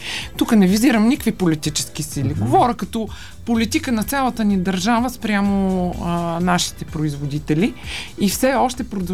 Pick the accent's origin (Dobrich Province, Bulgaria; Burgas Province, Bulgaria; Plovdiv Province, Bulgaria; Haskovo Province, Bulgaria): Plovdiv Province, Bulgaria; Plovdiv; Аз съм от Пловдив и така са ме научили в околните села